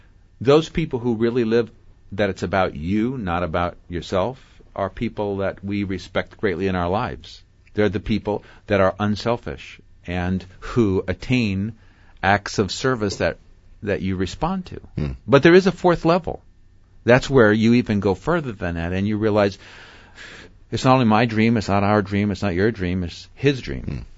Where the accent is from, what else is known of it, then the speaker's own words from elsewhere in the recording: California, United States; Southern California.